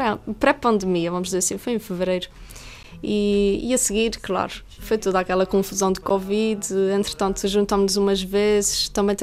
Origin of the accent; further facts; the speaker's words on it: Porto Formoso, Azores, Portugal; No Porto Formoso, que é a minha freguesia, existe.